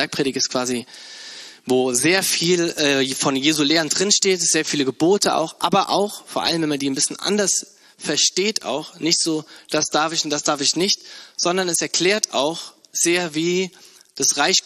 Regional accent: Bad Kreuznach, Rhineland-Palatinate, Germany; now in Neunkirchen, Germany; Ich komme ja eigentlich aus Bad Kreuznach, in der Nähe von Mainz, ein bisschen bei der südlichen, eine nahe Weinregion. Wunderschön. Und dann bin ich hier nach Neunkirchen gekommen, ins Siegerland.

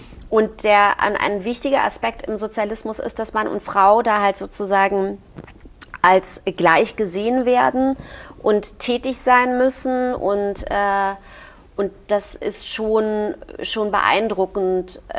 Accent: East Germany, Germany; Ich komme aber auch aus dem Osten.

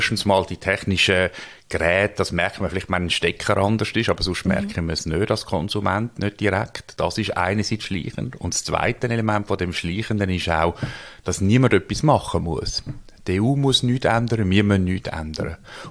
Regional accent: Switzerland; Das heisst, bei uns in der Schweiz, wir kommen das gar nicht mit über

